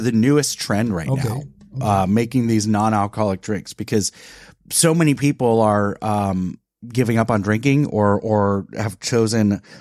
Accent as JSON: {"language": "English", "region": "Wisconsin", "country": "United States", "said": "I'm like, no, I'm from Wisconsin. So it's like Canadian accent, but with Wisconsin."}